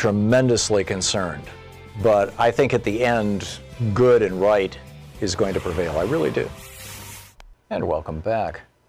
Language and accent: English; Michigan, United States; I knew some of these people back when I was a kid growing up in Michigan